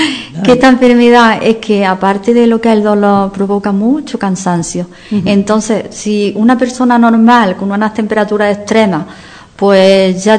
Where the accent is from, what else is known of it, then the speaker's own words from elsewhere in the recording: Carcabuey, Andalusia, Spain; Sí, y por ejemplo Carcaboy, yo soy